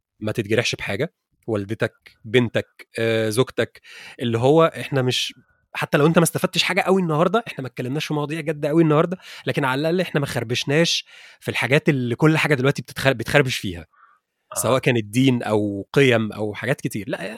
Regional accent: Shubra, Cairo Governorate, Egypt; انا من شبرا فالدنيا دوشه

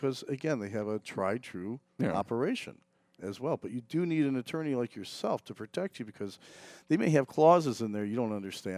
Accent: Illinois, United States; now in Florida, United States; I'm originally from Illinois.

